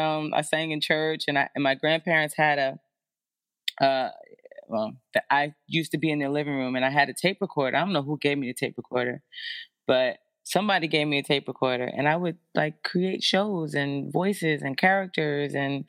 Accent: East Orange, New Jersey, United States; Well, yeah, I'm a girl from East Orange, New Jersey, you know, and I just was, come from a very loving family.

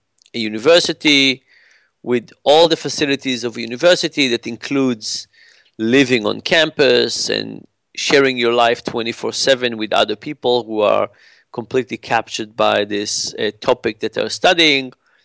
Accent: Israel; But if you think about Israel, I grew up in Israel.

